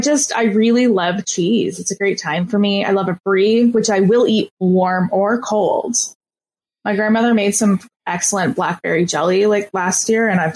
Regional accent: Canada; I'm Canadian.

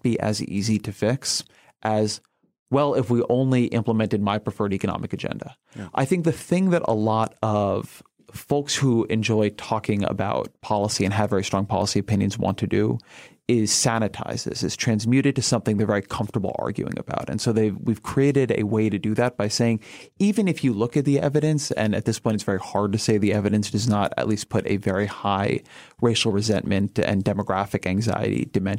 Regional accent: California, United States; Yeah, I grew up in Southern California.

